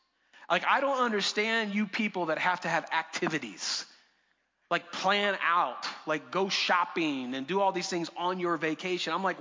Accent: Florida, United States; Now, I grew up in Florida, born and raised.

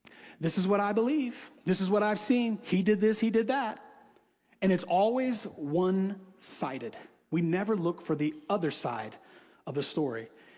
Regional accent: United States; I'm an American, by God. I live in Montana.

